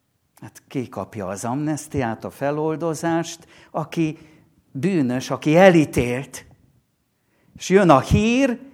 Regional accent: Szentmártonkáta, Pest, Hungary; Szent Márton Kátán nőttünk fel, és ott volt a mi gyermekkorunk

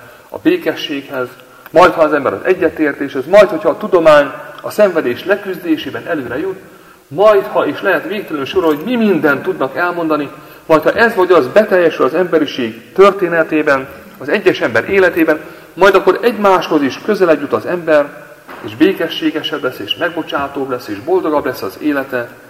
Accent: Téglás, Hajdú-Bihar, Hungary; Abban a templomban, ahol én felnőttem tégláson

